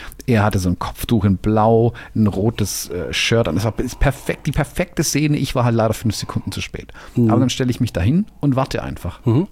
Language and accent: German; Germany; als Deutscher